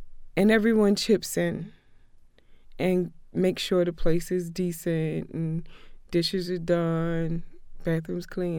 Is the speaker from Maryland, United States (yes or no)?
yes; Baltimore, Maryland, United States; I grew up all over Baltimore City. My mother was a gypsy.